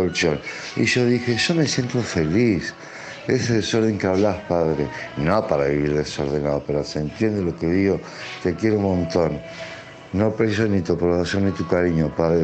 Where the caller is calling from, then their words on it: Mar del Plata, Buenos Aires Province, Argentina; de Mar del Plata. Me gustaría que si pudieras aclarar